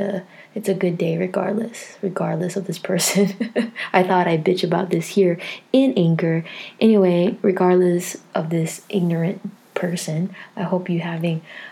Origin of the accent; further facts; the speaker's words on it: Philippines; And I even said, like, well, I'm Filipino and I'm Asian.